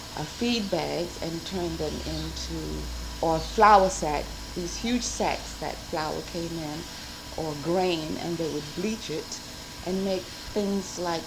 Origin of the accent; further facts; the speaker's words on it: Springfield, South Carolina, United States; born there; I was born in Springfield, South Carolina, January 9th, 1939.